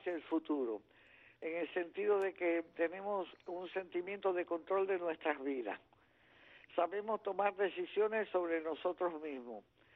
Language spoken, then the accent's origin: Spanish; Cuba; y yo soy cubana